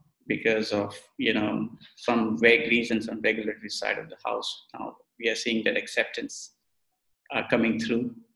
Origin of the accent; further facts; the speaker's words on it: Singapore; Remember, I come from Singapore.